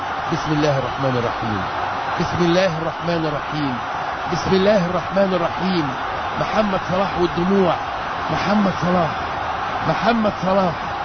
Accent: Egypt; هتنفجر عشان مصر، بلدنا مصر، حبنا مصر، حياتنا مصر

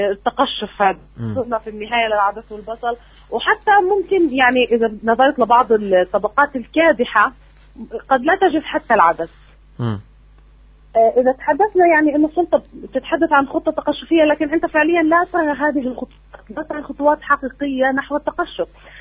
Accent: Palestine; مؤثرة بشكل كبير على وضعنا السياسي ووضعنا الاجتماعي كفلسطينيين

